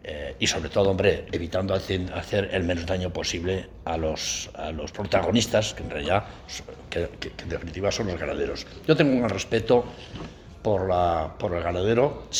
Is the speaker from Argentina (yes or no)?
no; León, Castile and León, Spain; yo personalmente también soy de esta comunidad. Yo soy leonés de origen y toda mi familia es de allí y tengo unos vínculos con esta tierra, pues bueno, pues familiares de toda la vida